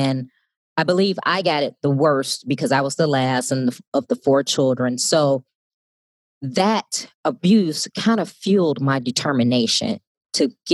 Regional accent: Chicago, Illinois, United States; But growing up in Chicago actually fueled me, because not only did I have book smart, I actually learned a lot of street smart

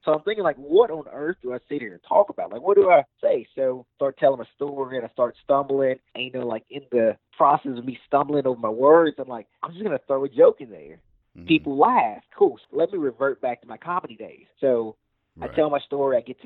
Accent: the South, United States; I'm from the South. I do everything as Southern as possible.

